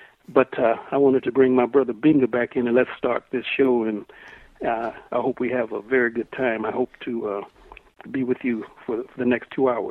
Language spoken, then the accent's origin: English; Arcadia, Louisiana, United States; born there; moved away; also born or lived in California; And my family moved to Louisiana to California in the late 40s, mid 40s, and I was born in Arcadia, Louisiana, which is in the Bienville Parish. In Louisiana, we have parishes, Bienville Parish. So we came from Louisiana to California.